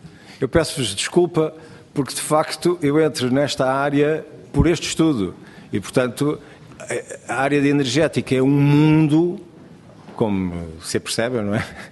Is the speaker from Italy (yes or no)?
no; Portugal; Eu gostava de ter participado como português, né?